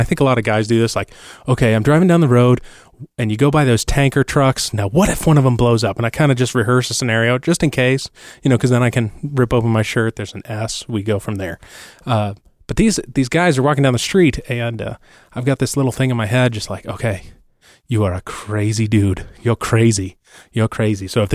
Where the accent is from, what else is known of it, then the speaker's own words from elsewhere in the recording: Boston, Massachusetts, United States; I grew up in Boston, but, so this is really not city at all. This is very country. It's like the Berkshires.